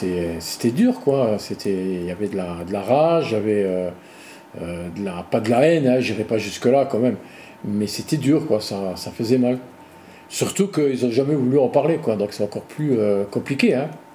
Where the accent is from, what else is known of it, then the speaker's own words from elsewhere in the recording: Metz, Grand Est, France; born there; J'ai 59 ans. Je suis né à Metz le 11 avril 1966.